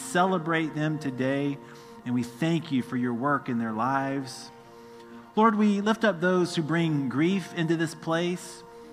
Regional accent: South Carolina, United States; I grew up in South Carolina, but my people are in West Virginia.

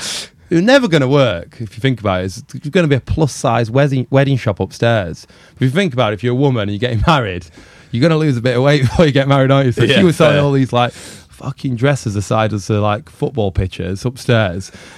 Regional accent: Matlock, East Midlands, United Kingdom; we grew up in Matlock in Derbyshire, so there's like nothing to do.

